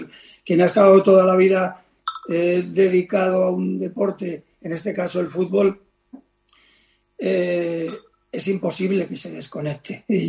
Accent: Barcelona, Catalonia, Spain; moved away as an adult; now in Badajoz, Spain; soy de Barcelona, pero yo me quedé a vivir en Badajoz porque vine aquí con 25 años

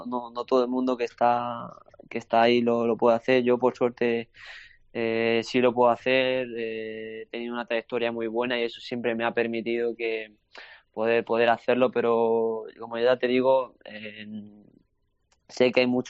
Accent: Toledo, Castilla-La Mancha, Spain; now in Gerindote, Spain; no, no, yo soy de Toledo, soy de Castilla-La Mancha.

